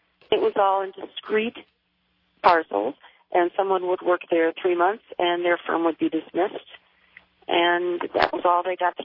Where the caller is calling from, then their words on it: Denver, Colorado, United States; I'm calling from Denver.